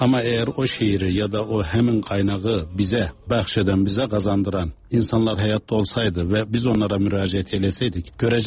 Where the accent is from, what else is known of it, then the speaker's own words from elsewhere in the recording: Ankara, Turkey; also born or lived in Munich; now in Berlin, Germany; Türkiyədə anadan olmuşam, Ankaralıyam. Ankaranın bir şəhərindən. Və 70-ci ildən bu tərəfə Almaniyada yaşayıram. 8 ilə yaxın Münxendə yaşamışam. 80-ci ildən bu tərəfə də Berlində yaşayıram.